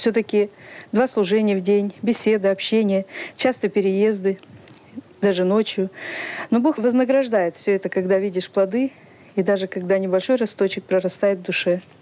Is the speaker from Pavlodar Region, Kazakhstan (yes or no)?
yes; Pavlodar Region, Kazakhstan; born or raised there